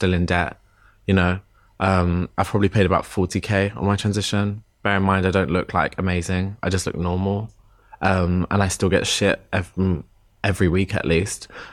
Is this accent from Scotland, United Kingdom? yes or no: no; London, United Kingdom; growing up in London, your spidey senses go